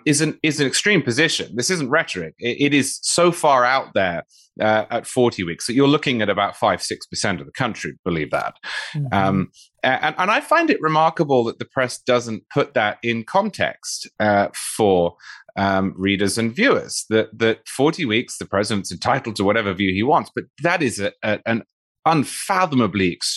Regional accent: England, United Kingdom; now in United States; I'm originally from England.

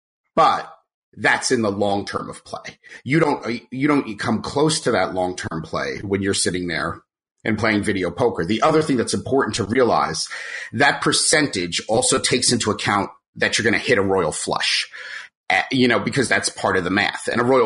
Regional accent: New Jersey, United States; I'm originally from New Jersey, so it felt very normal, and that was a wonderful thing.

